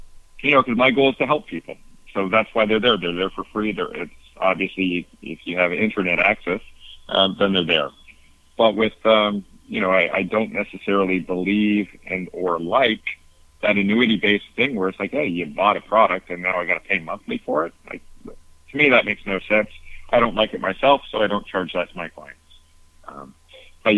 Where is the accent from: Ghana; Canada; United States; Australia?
Canada; I come from Canada.